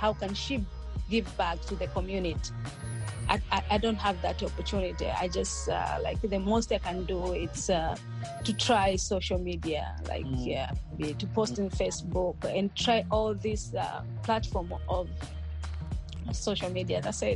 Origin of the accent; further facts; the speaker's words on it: Tanzania; Like I'm from Tanzania and I've been to Serengeti twice.